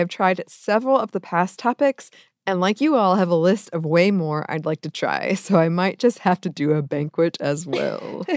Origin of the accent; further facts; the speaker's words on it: Pacific Northwest, United States; My husband is from Mexico City and I'm from the Pacific Northwest. I had never tried papaya before we got together.